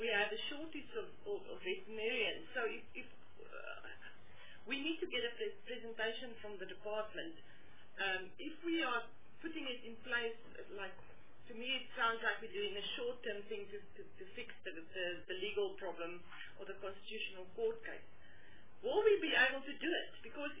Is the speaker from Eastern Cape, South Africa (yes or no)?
yes; Eastern Cape, South Africa; I live on the border of the Free State, the Eastern Cape and the Northern Cape.